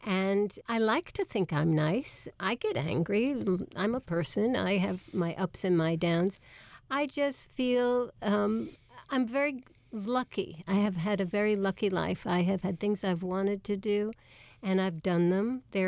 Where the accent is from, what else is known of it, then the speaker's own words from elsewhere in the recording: United States; I am political in that, sure, I'm an American